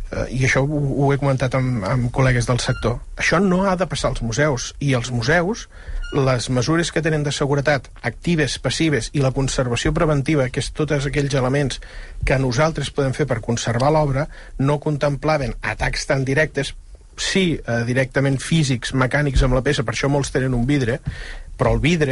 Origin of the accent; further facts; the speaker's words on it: Catalonia, Spain; Els que som de la Catalunya Nova